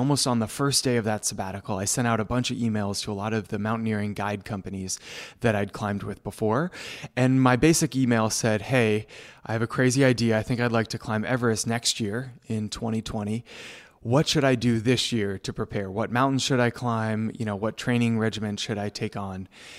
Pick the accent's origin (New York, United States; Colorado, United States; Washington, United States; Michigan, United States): Colorado, United States; Denver; I grew up in Denver, Colorado, and fell in love with the mountains, climbed a lot of 14ers as a Boy Scout growing up.